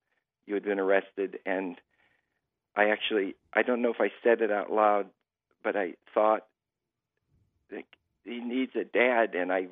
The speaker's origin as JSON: {"language": "English", "town": "Youngstown", "region": "Ohio", "country": "United States", "said": "Maurice, I'm from Youngstown"}